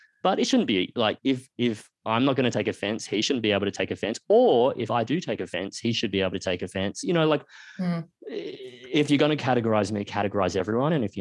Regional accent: Australia; born there; And I'll say, I was born in Australia.

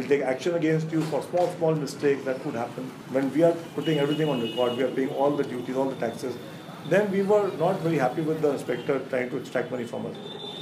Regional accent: Meerut, Uttar Pradesh, India; I was born in Meerut and I studied in Meerut for some time.

